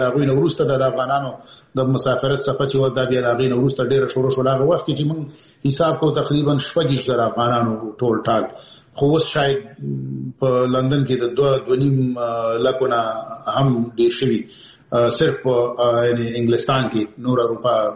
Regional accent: Peshawar, Khyber Pakhtunkhwa, Pakistan; زه پېښور کې د اول صف نه نیولې تر 12 پورې مالته درس ویلی دی.

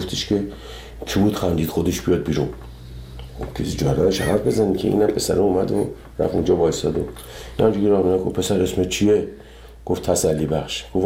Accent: Iran; moved away; 30 سال 30 خورده سال که از ایران من اومدم بیرون

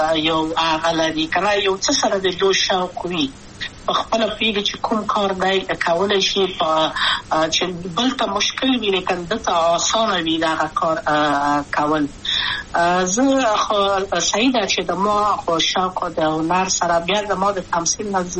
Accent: Kabul, Afghanistan; also born or lived in Maidan Wardak; د کابل په تخت پل سیمه کې یم او لویا شویم کابل

